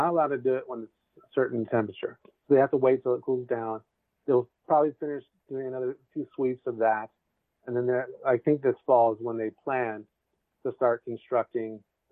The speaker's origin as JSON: {"language": "English", "region": "Illinois", "country": "United States", "tie": "born or raised there", "said": "probably where you live or where I grew up in Illinois."}